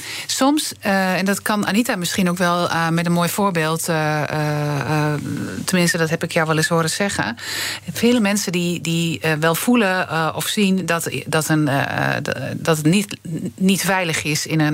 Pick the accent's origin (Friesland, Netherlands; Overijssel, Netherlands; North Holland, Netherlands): Overijssel, Netherlands; ik kom uit Twente.